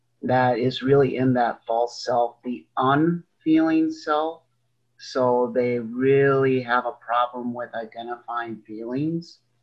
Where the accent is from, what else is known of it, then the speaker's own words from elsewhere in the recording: Wisconsin, United States; from Wisconsin.